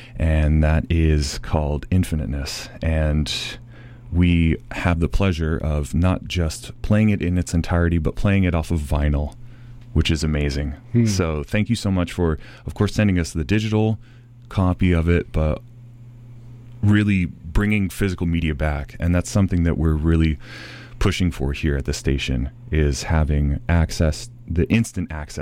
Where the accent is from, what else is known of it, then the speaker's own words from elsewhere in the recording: Sunnyvale, California, United States; I'm originally from Sunnyvale, and that's kind of in Silicon Valley in the South Bay.